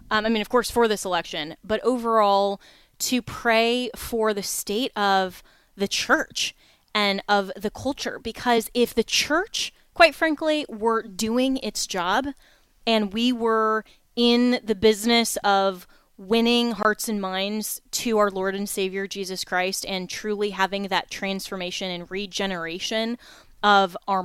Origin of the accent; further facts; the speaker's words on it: Florida, United States; I mean, with what's going on here in my home state of Florida with the abortion amendment, Amendment 4, that is on the ballot